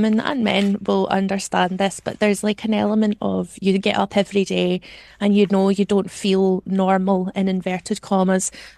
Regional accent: Scotland, United Kingdom; As a Scottish person, we have very little representation on the big television stage.

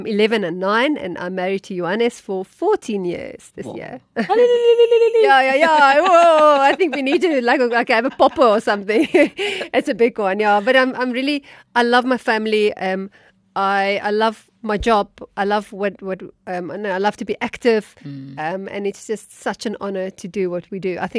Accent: Free State, South Africa; So maybe I should start with a little bit of background. I grew up in the Free State

